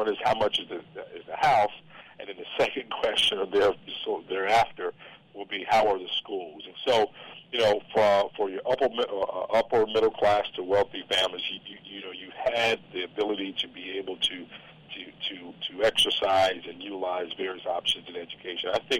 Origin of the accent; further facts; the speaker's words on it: Kannapolis, North Carolina, United States; I'm a homeboy. I'm from North Carolina, proud resident there, Kannapolis, North Carolina.